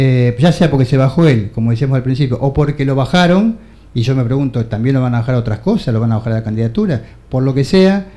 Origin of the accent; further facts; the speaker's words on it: Argentina; los que estamos dentro del barco somos los argentinos.